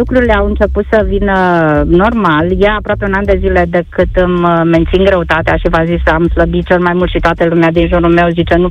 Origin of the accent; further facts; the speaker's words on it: Hunedoara, Hunedoara County, Romania; și sunt din Hunedoara.